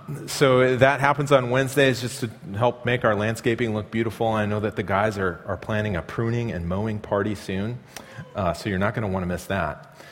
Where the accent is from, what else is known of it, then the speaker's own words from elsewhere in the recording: Midwest, United States; and I grew up in the Midwest